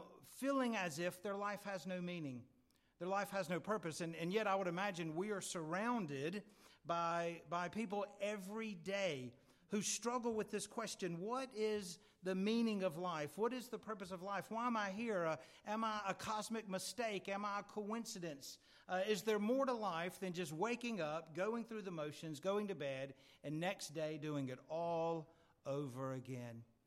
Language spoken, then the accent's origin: English; United Kingdom; this is going to feel a bit awkward because we're British